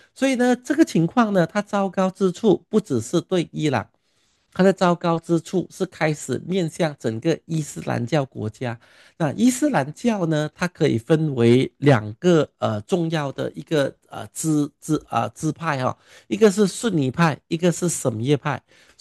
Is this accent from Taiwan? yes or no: no; Malaysia; 所以我们马来西亚人都很讨厌他，极其讨厌他